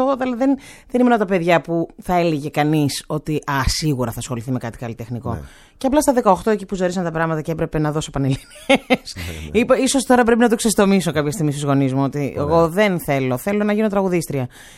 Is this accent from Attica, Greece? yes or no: yes; Athens, Attica, Greece; also born or lived in Cholargos; Γεννήθηκα στο Χολεργό, μεγάλωσα στην Κυψέλη.